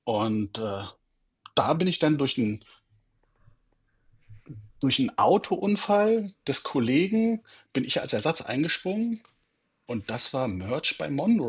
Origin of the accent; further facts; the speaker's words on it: Salzwedel, Saxony-Anhalt, Germany; bis hin zu örtlichen Produktionsleitungen in meiner alten Heimatstadt Salzwedel